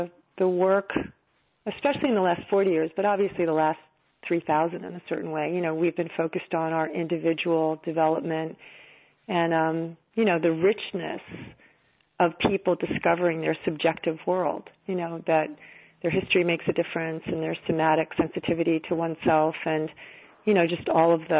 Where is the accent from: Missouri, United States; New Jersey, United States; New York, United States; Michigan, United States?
New York, United States; I'm from New York, and, you know, I even though I live mostly in California at this point, you know, I consider it my homeland.